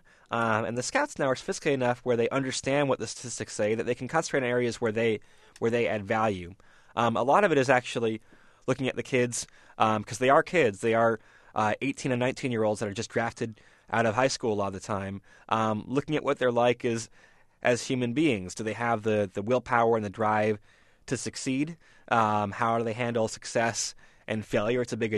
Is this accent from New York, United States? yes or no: no; Michigan, United States; I grew up in Michigan.